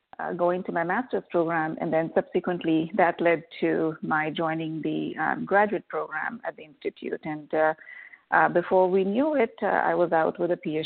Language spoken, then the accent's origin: English; Mumbai, Maharashtra, India; So I was born in Mumbai, India, and essentially grew up in an academic environment.